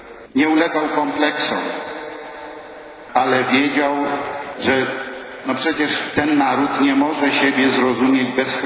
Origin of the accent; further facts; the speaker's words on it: Masovian Voivodeship, Poland; born there; Ja się czuję Polakiem, ja się urodziłem na Mazowie.